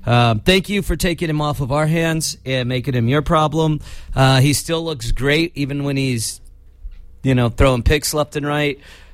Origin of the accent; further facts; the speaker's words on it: California, United States; First of all, I'm from the Bay. I hate the South Bay.